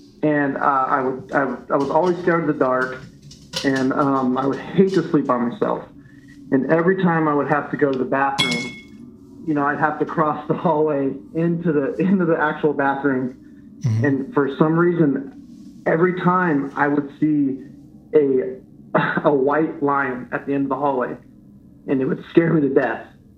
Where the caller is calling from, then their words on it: Covina, California, United States; calling from Covina, California, or a suburb from Los Angeles.